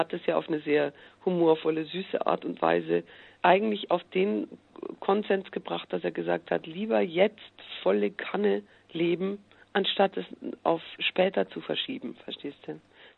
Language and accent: German; Munich, Bavaria, Germany; Und ich bin auch nicht wirklich im Bayerischen Wald aufgewachsen, sondern Gott sei Dank in München.